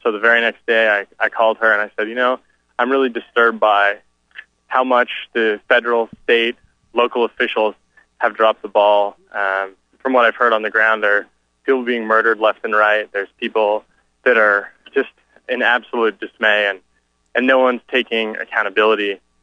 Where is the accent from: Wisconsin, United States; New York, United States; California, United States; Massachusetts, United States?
California, United States; San Francisco; from San Francisco. I grew up in a small town near there.